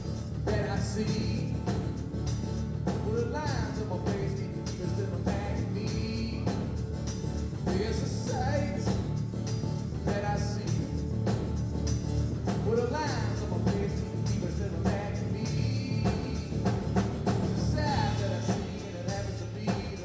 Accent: Illinois, United States; born there; We come to you from Bloomington, Illinois, not too far down the road. And I think it's safe to say that the four of us, aside from Steve, we're all born within about 50 miles of this place.

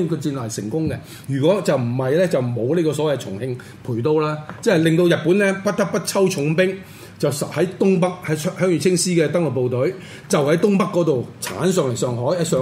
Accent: China; 點解我哋中國人冇乜片拍嘅

